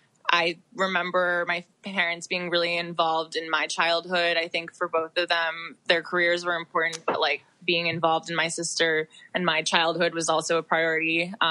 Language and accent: English; New York, United States; so I'm from New York, so my family were based in New York my whole life.